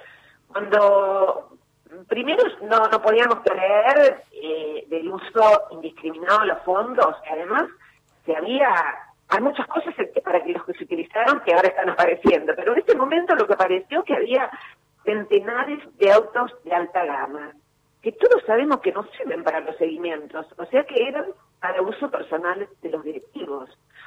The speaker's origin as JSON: {"language": "Spanish", "country": "Argentina", "said": "como muchos argentinas y argentinos"}